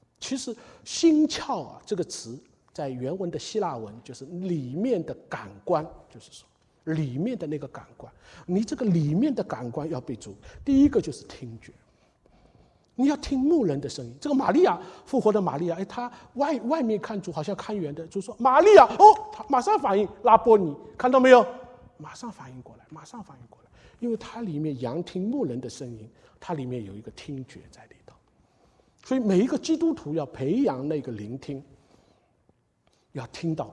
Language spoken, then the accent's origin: Chinese; Shanghai, China; 是在一个我们上海人叫洋房了